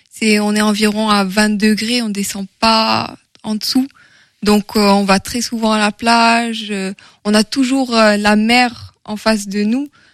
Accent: Oran, Oran Province, Algeria; born there; Alors, je suis née en Algérie, à Oran.

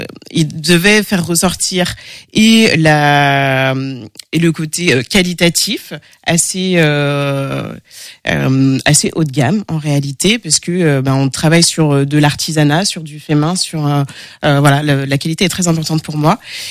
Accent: Angers, Pays de la Loire, France; born there; je suis française, née à Angers, mais, eh ben, comme on peut le voir de ma couleur de peau, j'ai aussi des origines guadeloupéennes

